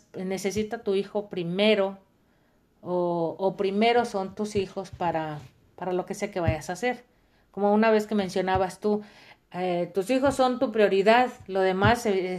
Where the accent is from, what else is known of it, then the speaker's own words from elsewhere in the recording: Mexico; moved away; yo crecí pues en México, casi pues más de la edad que tengo ahorita, más de la mitad, la viví en México y es muy diferente la vida en México que aquí